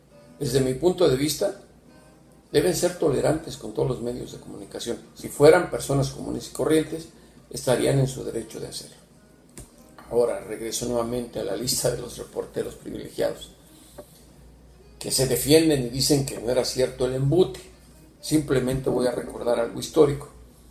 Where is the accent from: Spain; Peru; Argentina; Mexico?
Mexico; moved away as an adult; now in Washington, United States; En mis casi ya 31 años como corresponsal mexicano en Washington